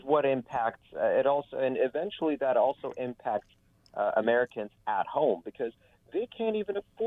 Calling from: Lisbon, Portugal; calling long distance from Lisbon, Portugal.

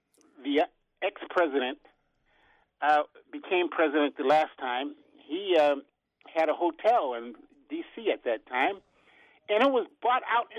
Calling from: Upper Marlboro, Maryland, United States; from Upper Marlboro, Maryland.

